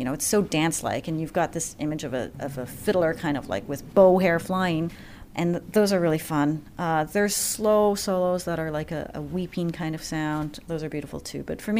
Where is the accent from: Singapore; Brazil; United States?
United States; Philadelphia, Pennsylvania; also born or lived in Boston, United States; I feel like I grew up in Philadelphia, having lived here in 1985 till I was 16.